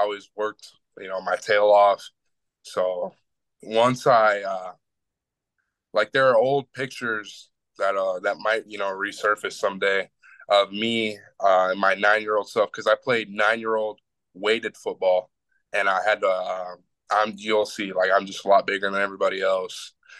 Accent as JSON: {"language": "English", "town": "Phoenix", "region": "Arizona", "country": "United States", "tie": "born or raised there", "also_born_or_lived": "California / Las Vegas, Nevada", "lives_now": "Wisconsin, United States", "said": "So, yes, I was born in California. I don't know exactly where, but I was born there. I spent majority of my childhood in Phoenix, Arizona. That's where I like to say I grew up"}